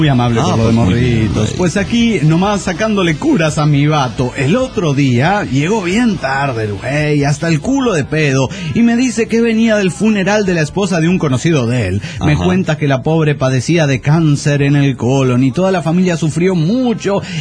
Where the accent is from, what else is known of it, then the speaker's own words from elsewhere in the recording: Dominican Republic; No, y soy de República Dominicana.